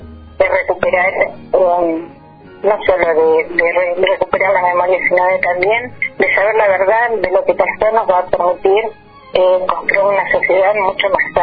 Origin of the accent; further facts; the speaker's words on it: Argentina; esta fecha es algo que nos atraviesa como argentinos, como argentinas